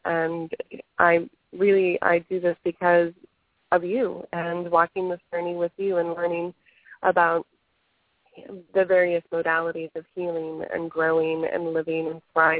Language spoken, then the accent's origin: English; Florida, United States; coming to the crux of my battle with trying to relocate to my home state of Florida.